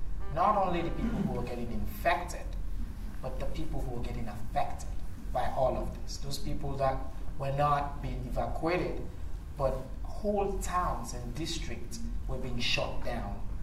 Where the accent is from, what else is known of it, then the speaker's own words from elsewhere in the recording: Sierra Leone; also born or lived in Guinea / Liberia; I'm from Sierra Leone, and I was born and raised there. I was a refugee in Guinea for a while, and then I worked in Liberia after the war there